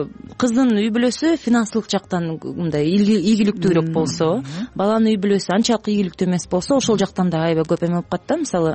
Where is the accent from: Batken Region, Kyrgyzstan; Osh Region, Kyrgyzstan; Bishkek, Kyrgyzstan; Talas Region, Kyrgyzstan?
Talas Region, Kyrgyzstan; Мисалы мен өзүм таластыкмын да, анан аяна Жадыра да таластык экен колубуз атат.